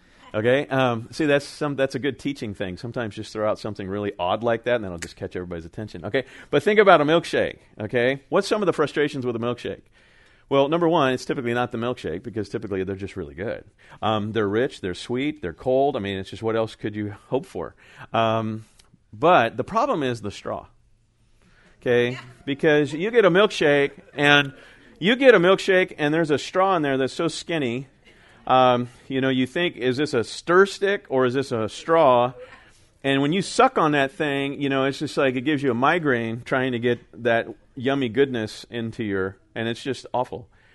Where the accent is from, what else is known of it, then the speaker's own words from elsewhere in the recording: California, United States; moved away; as growing up in California, barbecue is a verb, right? But then I moved to the South, and barbecue is a noun